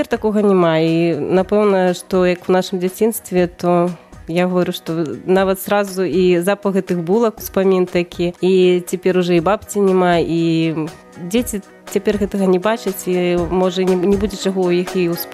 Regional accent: Porazava, Grodno Region, Belarus; moved away as an adult; Сама я родам з Поразава, такое мястэчка.

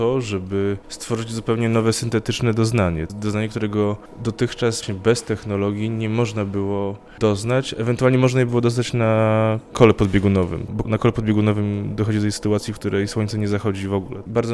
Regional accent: Podlaskie Voivodeship, Poland; pochodzę spod Białegostoku i ten lokalny kontekst ma dla mnie szczególne znaczenie

